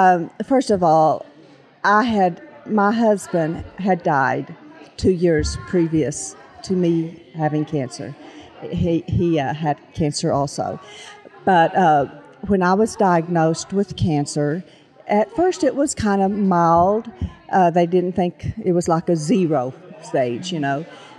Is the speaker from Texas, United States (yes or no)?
yes; Amarillo, Texas, United States; now in Kenyon, United States; I was raised in Amarillo. I live in Kenyon now.